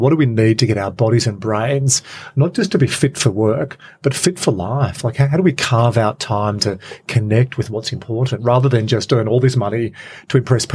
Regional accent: Australia; or as an Australian

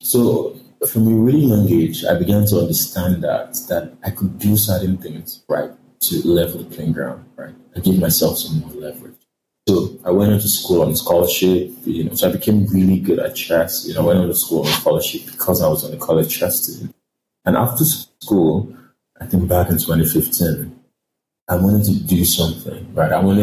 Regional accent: Lagos, Nigeria; I grew up in Lagos, Nigeria, in a place called Isalodo in Ikorodu. Isalodo means down water. So it was in a slum community, riverine area.

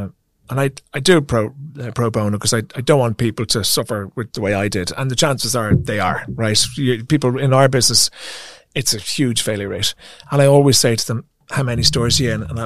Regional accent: Ireland; even though we're Irish, we're great in a pub or a restaurant

